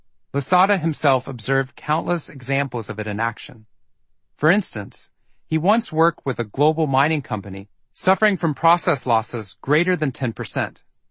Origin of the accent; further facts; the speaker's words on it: Texas, United States; I'm from Texas.